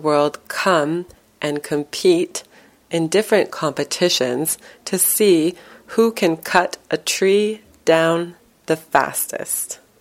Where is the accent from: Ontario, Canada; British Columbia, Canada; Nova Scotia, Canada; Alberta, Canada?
British Columbia, Canada; Vancouver; and I'm from Vancouver, Canada.